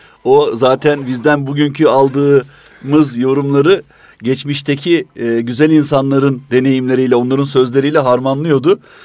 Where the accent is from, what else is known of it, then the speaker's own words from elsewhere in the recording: İzmit, Kocaeli, Turkey; Biz 5 kardeş olarak büyüdük. Tabii o Allah'a şükür hamdolsun çok güzel bir ortamda İzmit'te büyüdük. Ama tabii bir memur ailesinin, bir memur çocuğunun yaşadığı genel ekonomik koşullar ve kurallar altında büyüdük.